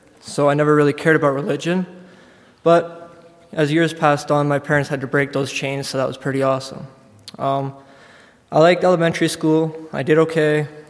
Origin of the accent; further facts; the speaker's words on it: Lethbridge, Alberta, Canada; I'm 21 years old. I'm from Lethbridge, Alberta.